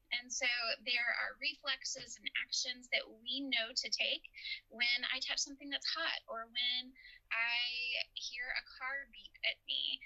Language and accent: English; San Angelo, Texas, United States; I'm from San Angelo. I love the water. I love sunshine. Good coffee.